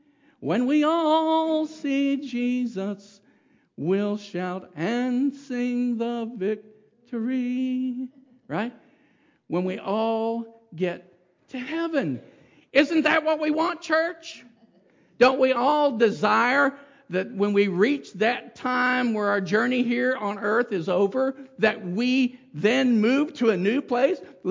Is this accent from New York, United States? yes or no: no; Kentucky, United States; accent: drawl; also born or lived in Florida; As you can tell, I grew up, I'm a Kentucky boy originally. Okay? I mean, I was born in Florida. But all my family is from Kentucky.